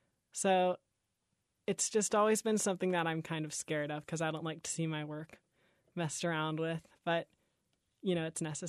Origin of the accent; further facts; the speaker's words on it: Orlando, Florida, United States; Growing up in Orlando, you know, I've always been to Disney